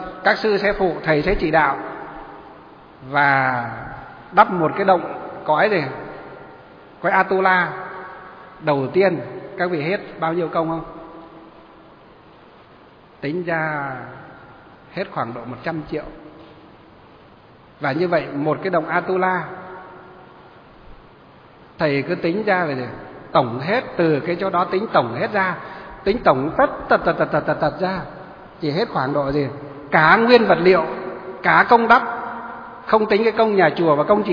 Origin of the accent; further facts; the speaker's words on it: Luong Son, Hòa Bình, Vietnam; ở dưới huyện Lương Sơn, là cái quê hương của tôi ấy. Ngày xưa không phải là quê đâu, quê ngày xưa là huyện Kim Bôi ấy. Nhưng mà khi sát nhập Hà Nội, Hà Tây thì cái xã của tôi họ lại cắt về Lương Sơn, thế là bây giờ là quê hương rồi